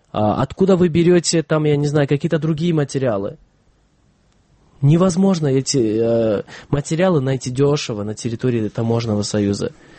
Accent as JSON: {"language": "Russian", "country": "Kyrgyzstan", "said": "Каждый раз, когда владельцы этих швейных предприятий слышали, что я из Кыргызстана"}